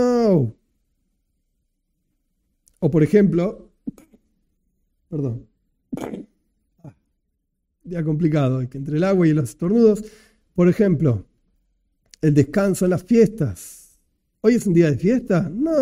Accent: Argentina; born there; Yo, como ciudadano argentino, porque nací acá y vivo acá, etcétera, etcétera

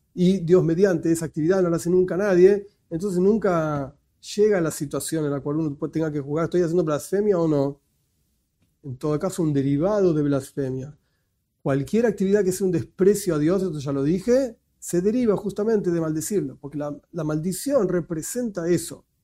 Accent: Argentina; A pesar de que soy argentino

